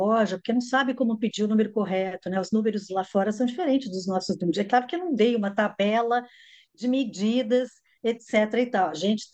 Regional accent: Rio de Janeiro, Brazil; eu sou formada pelo IBEL, Instituto Brasil Estados Unidos, no Rio de Janeiro, que foi onde eu cresci, e eu fiz todo o curso lá, e lá era o inglês americano.

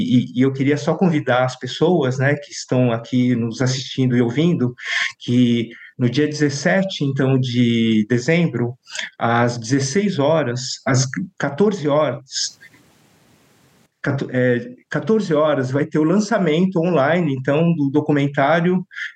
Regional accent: Brazil; então meus quatro avós são imigrantes japoneses que vieram para o Brasil, meus pais são brasileiros, eu sou brasileiro também, né?

